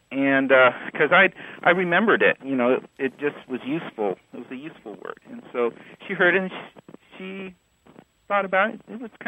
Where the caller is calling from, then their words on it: Dallas, Texas, United States; Hello, this is … I'm calling from Dallas, Texas.